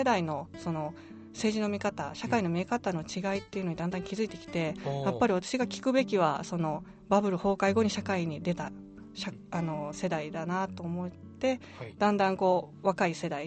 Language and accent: Japanese; Mie, Japan; なんか私は三重県で田舎で育ってるんですけれども